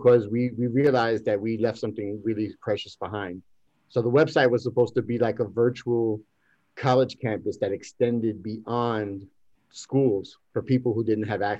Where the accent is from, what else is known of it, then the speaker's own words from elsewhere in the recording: New York City, New York, United States; also born or lived in Puerto Rico; I'm from East New York. I'm from East New York, but I was raised part of my life in Puerto Rico, Bayamón, Dorado, and Loíza.